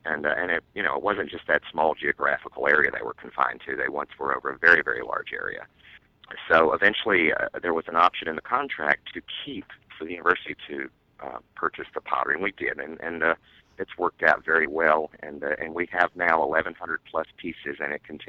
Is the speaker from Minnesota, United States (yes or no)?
no; Spartanburg, South Carolina, United States; I came from Spartanburg